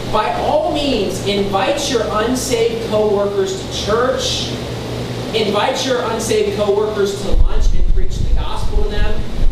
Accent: West Virginia, United States; Now, I'm not from California. I'm from West Virginia, but by chance, my cousin lived in Sacramento as well.

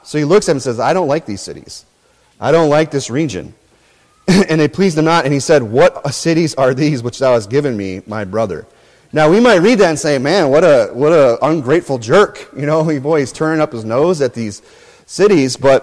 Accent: Michigan, United States; also born or lived in South Dakota; You know, I'm from Michigan. You know, I grew up there. You know, South Dakota was the land of my nativity, but then I turned aside into the parts of Michigan later in life, right?

